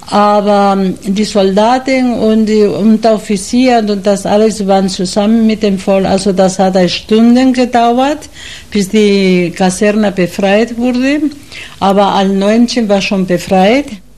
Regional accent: Madrid, Community of Madrid, Spain; born there; German is a second language; Ich bin geboren in Madrid. Und das war auch ein Arbeiterviertel, Los Cuatro Caminos.

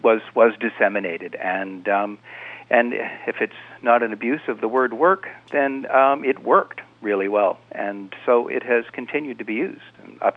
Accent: Canada; particularly as a Canadian

